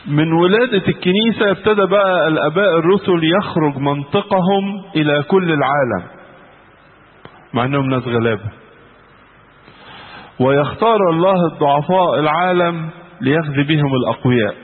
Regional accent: Alexandria, Alexandria Governorate, Egypt; عندنا في اسكندرية

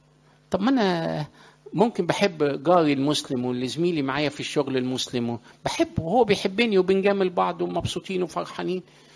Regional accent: Egypt; احنا مش عرب احنا مصريين، ولكن بحكم اللي احنا عايشين في الوسط العربي وعايشين فالثقافة العربية

